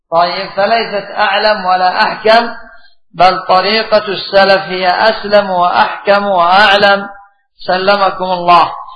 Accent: Yemen; حتى عندنا في اليمن من كان ينكر من المعتزلة من ينكر القدر

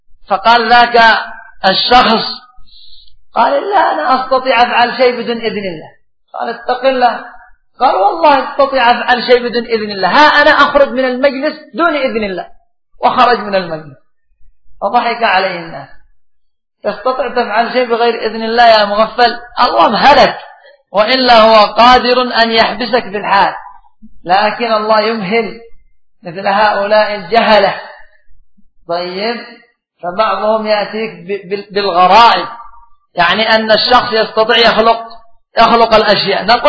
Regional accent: Yemen; حتى عندنا في اليمن من كان ينكر من المعتزلة من ينكر القدر

